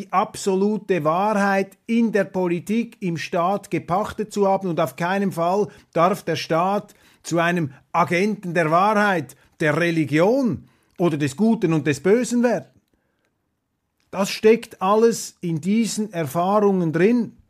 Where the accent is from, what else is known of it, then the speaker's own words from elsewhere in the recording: Switzerland; Wir können das nicht beeinflussen als Schweizer, meine Damen und Herren.